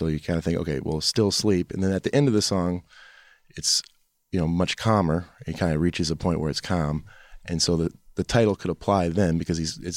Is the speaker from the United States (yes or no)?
yes; Detroit, Michigan, United States; because I want a sense of place and I'm from Detroit.